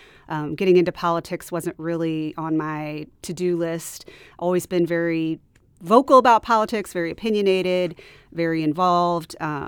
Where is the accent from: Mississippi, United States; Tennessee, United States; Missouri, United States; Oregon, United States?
Missouri, United States; Steeleville; Yes. I grew up in Steeleville, Missouri. My parents grew up there. My grandparents grew up there. So I lived there my whole life until I left for college.